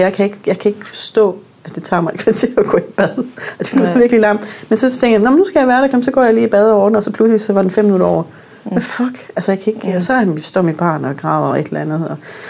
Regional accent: Northern Norway, Norway; Jeg voksede op i Nord-Norge, som min far er same, så jeg har hele min familie er samer.

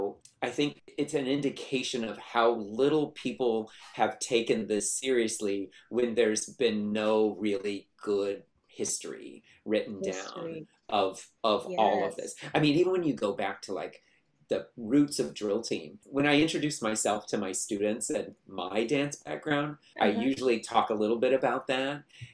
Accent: Sacramento, California, United States; I grew up in Sacramento, and it's in between Sacramento and San Francisco.

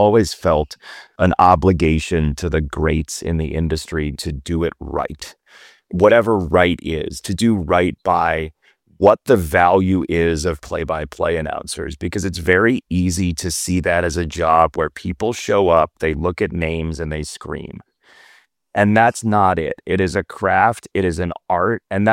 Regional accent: Chicago, Illinois, United States; The Jordan Bulls were what I grew up with in Chicago.

